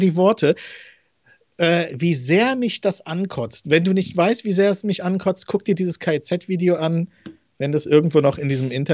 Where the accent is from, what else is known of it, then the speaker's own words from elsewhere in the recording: Aachen, North Rhine-Westphalia, Germany; ich komme ja aus Aachen